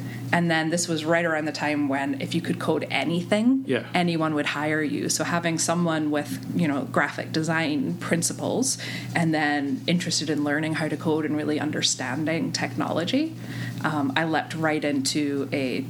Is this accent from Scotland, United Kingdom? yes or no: yes; Scotland, United Kingdom; now in United States; when I first came to the States, because I'm originally from Scotland, it was to go to art school.